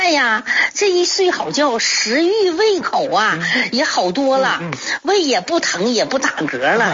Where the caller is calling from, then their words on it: Qiqihar, Heilongjiang, China; 我家是齐齐哈尔的。